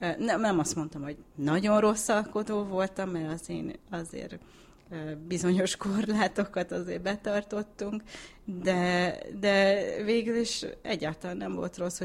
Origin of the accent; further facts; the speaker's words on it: Chicago, Illinois, United States; first language hu; Én Chicagóban születtem, és első nyelvem magyar volt, azonban 5 éves koromban kezdtem az óvit, aztán az iskolát, és akkor persze ott minden angolul ment.